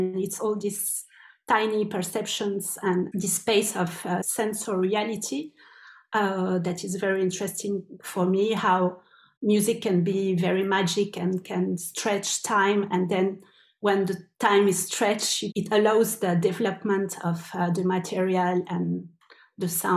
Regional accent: Paris, Île-de-France, France; I grew up in Paris in a very bourgeois area, and I was in a Catholic private school.

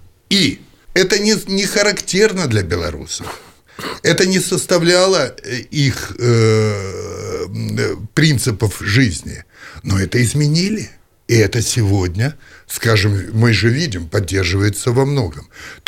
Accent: Odesa, Odesa Oblast, Ukraine; now in Belarus; А я понаехал из Одессы.

